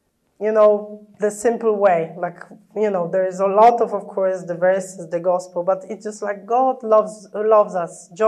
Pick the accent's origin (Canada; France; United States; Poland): Poland; English is a second language; I was from the Catholic family, and we have really a huge move now in Poland among Catholics, you know, charismatic Catholics. But when I was growing up, nobody explained me that it's about personal relationship with Jesus.